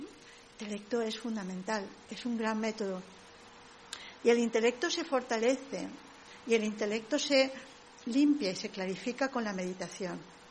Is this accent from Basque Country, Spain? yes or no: no; Valencian Community, Spain; yo soy valenciana, soy española